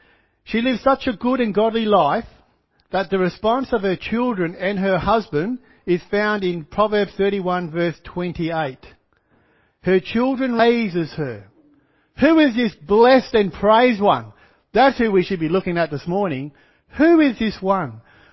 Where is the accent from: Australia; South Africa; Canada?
Australia; Corrigan, Western Australia; during my primary school years, I grew up in the country town of Corrigan.